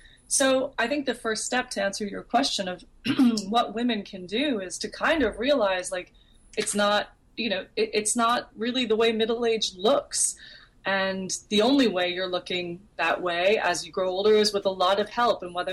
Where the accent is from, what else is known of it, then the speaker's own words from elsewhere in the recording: Manhattan, New York, United States; in the 80s and 90s, growing up in Manhattan, wanting to model.